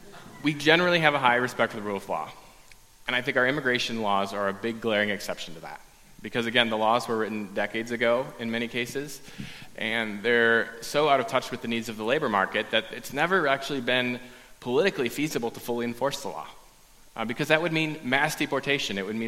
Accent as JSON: {"language": "English", "region": "Wisconsin", "country": "United States", "said": "I know I'm from Wisconsin"}